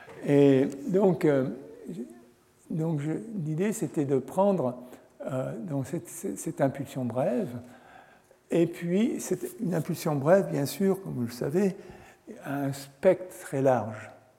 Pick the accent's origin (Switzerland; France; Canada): France; Auvergne-Rhône-Alpes; Enfin, je suis de la Savoie, je suis savoyard, et le ski, pour moi, c'est très important.